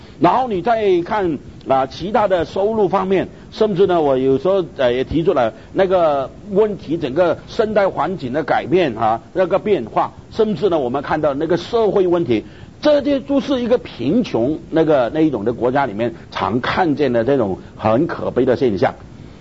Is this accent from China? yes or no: no; Malaysia; 是我是在马来西亚，我住在马来西亚，我算不算这个宣教士？